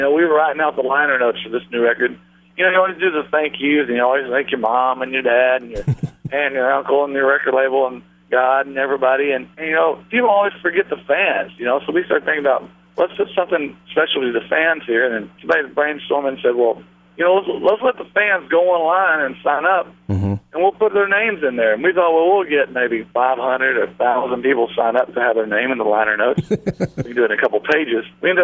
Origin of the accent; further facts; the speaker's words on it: Amarillo, Texas, United States; I grew up in Amarillo, so I grew up, you know, getting to do a lot of pheasant hunting, duck hunting, and you know, fishing down at Lake Meredith back when it had water in it.